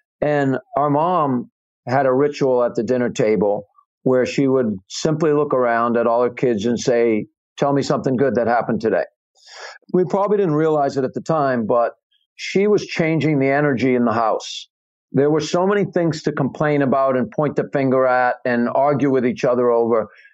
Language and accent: English; New England, United States; All right, so I'm from New England. I'm a Patriots fan, right? We're taught to hate the Mannings, right?